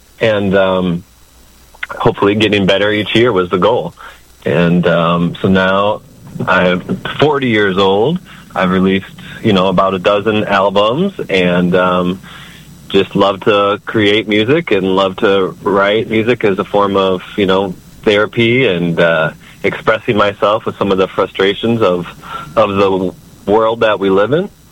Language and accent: English; Sioux Falls, South Dakota, United States; Well, I'm from Sioux Falls, South Dakota. I started playing music when I was 16 years old.